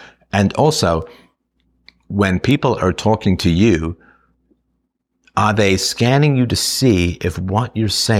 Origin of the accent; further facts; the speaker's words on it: England, United Kingdom; growing up in England, traveling to Ireland, taking entrance exams for school in Scotland, coming to Canada. I went, of course, to Africa and Germany because of my mother's German. My father was Irish, but worked in South Africa.